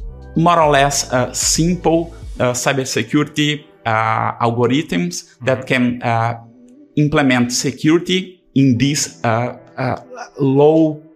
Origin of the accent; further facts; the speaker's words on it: Brazil; now in Turin, Italy; I am a PhD student here in Politecnico di Torino. I am from Brazil